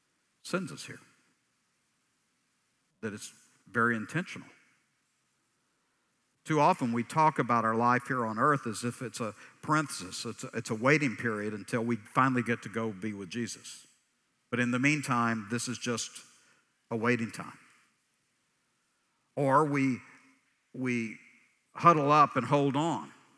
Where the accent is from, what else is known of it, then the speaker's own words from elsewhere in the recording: Texas, United States; You know, I'm a Texan because I'm from Texas, right?